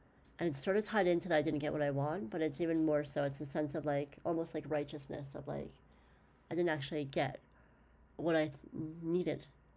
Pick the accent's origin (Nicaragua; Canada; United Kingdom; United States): Canada; This is how you know I'm Canadian.